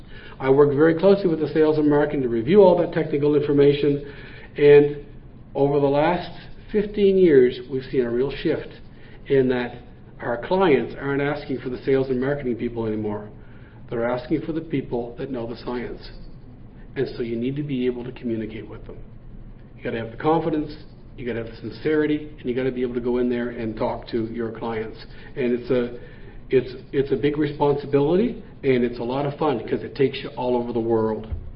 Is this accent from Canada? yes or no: yes; Canada; now in United States; I'm from Canada. So, but number two, my grandmother was a senator in Canada.